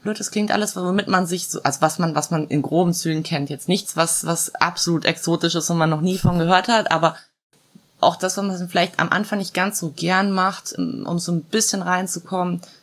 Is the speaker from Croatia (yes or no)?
yes; Croatia; first language Croatian; German is a second language; ich konnte die Sprache immer schon, das ist halt auch meine Muttersprache, aber ich dachte, ja gut, das ist halt Kroatisch, ne?